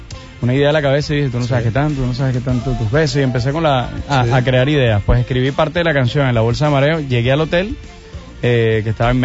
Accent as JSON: {"language": "Spanish", "country": "Venezuela", "moved": "yes", "said": "yo cuando salí de Venezuela, cuando salí de mis calles, de mi gente, de mi familia, de mis amigos, pues lloré muchísimo, porque es complicado emigrar. Yo emigré hace 10 años de Venezuela"}